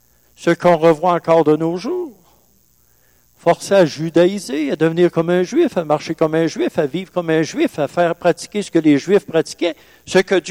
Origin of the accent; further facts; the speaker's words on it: Quebec, Canada; On n'est pas juif. On est québécois.